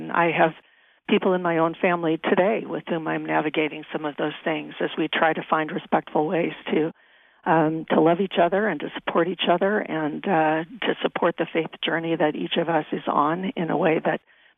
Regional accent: California, United States; also born or lived in Michigan / Quebec; now in Utah, United States; Born and raised in California, lifelong member of the church, inactive father, I guess I would say, pretty active mother, and went to BYU, raised our family actually in Michigan, and spent over 20 years back east in Michigan and Quebec area

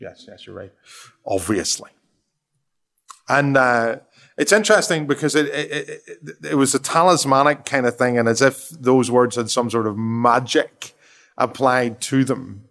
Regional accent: Northern Ireland, United Kingdom; when I grew up in Northern Ireland

